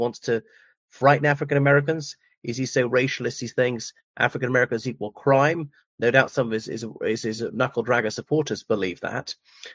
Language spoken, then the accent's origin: English; Ireland; from Ireland.